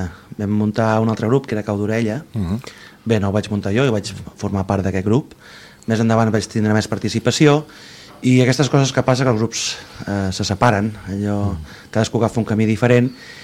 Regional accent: Vilanova i la Geltrú, Catalonia, Spain; nosaltres som de Vilanova i Geltrú

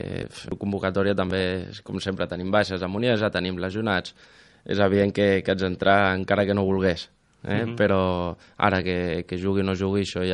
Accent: Barcelona, Catalonia, Spain; No és que vingui de Sants, jo vinc del Clot, de Barcelona.

